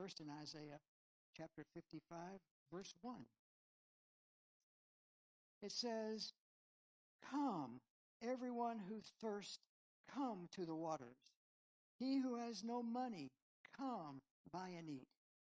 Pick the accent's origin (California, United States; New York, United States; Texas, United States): Texas, United States; I'm from West Texas. I'm from the Pecos. That river is bigger than the Pecos, I'm telling you.